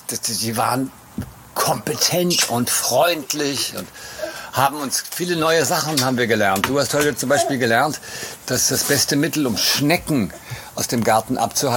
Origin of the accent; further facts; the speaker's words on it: Cologne, North Rhine-Westphalia, Germany; Ich komme alle aus Köln